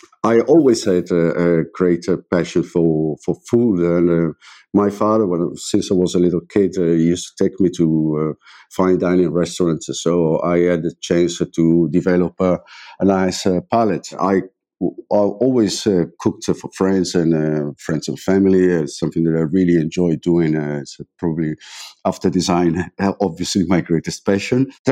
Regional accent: Verona, Veneto, Italy; moved away as an adult; also born or lived in Florence; now in London, United Kingdom; Well, born and bred in Verona. I started my career as an architect. I studied in Florence, architecture, and then I moved to London in 2000.

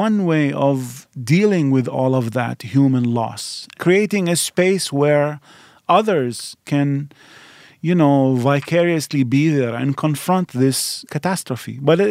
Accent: Iraq; now in United States; So not only because I come from Iraq, but because now I'm a U.S. citizen

